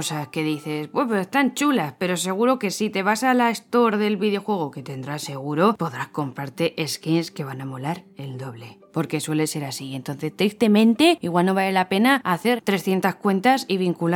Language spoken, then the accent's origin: Spanish; Spain; Si es gratis, pa' la saca, que somos españoles.